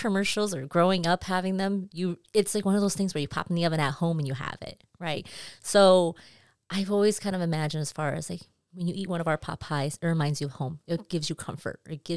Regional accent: California, United States; for me, growing up as a kid, you know, growing up in Central California and, you know, coming from an immigrant family and, you know, we primarily ate rice every day, right?

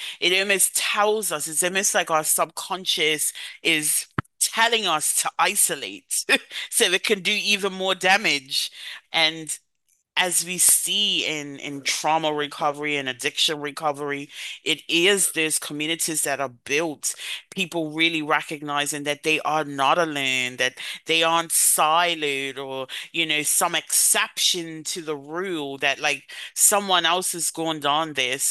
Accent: Bermuda; now in London, United Kingdom; I'm not English. I'm originally from Bermuda, right? So smiling is normal to me.

